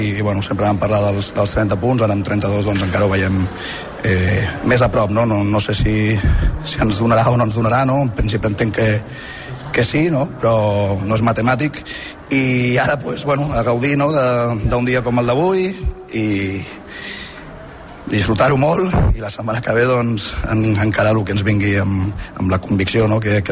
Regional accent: Mataró, Catalonia, Spain; Jo, bueno, soc de Mataró i vaig començar amb 12 anys, 11 o 12 anys a jugar federat

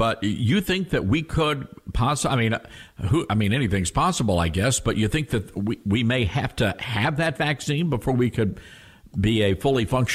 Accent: Tennessee, United States; we're facing a similar situation in the state of Tennessee, which is my home state and where we broadcast this radio program from.

